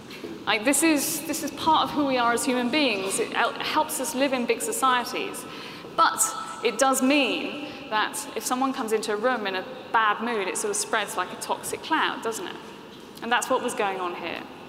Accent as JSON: {"language": "English", "country": "United Kingdom", "said": "Come on, I'm British"}